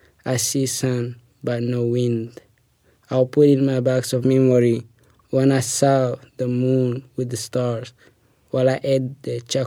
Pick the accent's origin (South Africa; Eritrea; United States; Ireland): Eritrea; I am from Eritrea.